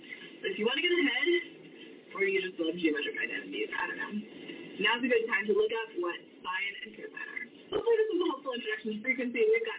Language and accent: English; Boston, Massachusetts, United States; Sorry, I was raised in Boston, I have an excuse.